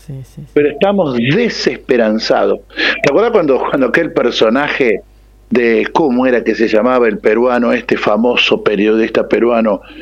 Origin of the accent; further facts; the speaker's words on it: interior, Argentina; cuando vos salís al exterior y saben que sos argentino, tenés que explicar que sos argentino y del interior